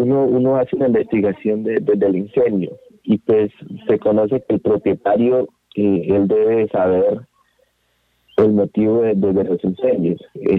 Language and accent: Spanish; Colombia; como conocemos nosotros como colombianos y más como guayarenses